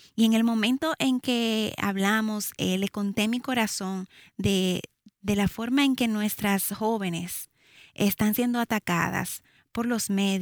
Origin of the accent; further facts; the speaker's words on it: Santo Domingo, Distrito Nacional, Dominican Republic; now in Jarabacoa, Dominican Republic; Nosotros somos de Santo Domingo, República Dominicana, y vivimos en las hermosas montañas de Jarabacoa.